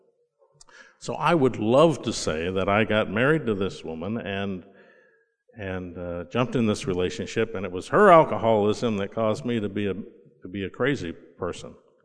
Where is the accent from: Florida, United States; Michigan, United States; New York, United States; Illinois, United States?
Florida, United States; I'm from Florida. I like warm weather, sunshine.